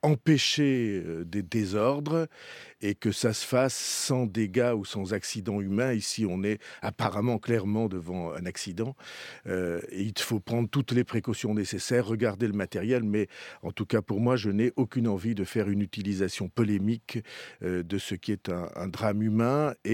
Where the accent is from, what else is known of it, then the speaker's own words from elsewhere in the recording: Nouvelle-Aquitaine, France; le gaz de lac, chez nous, en Béarn, on ne pourrait pas l'exploiter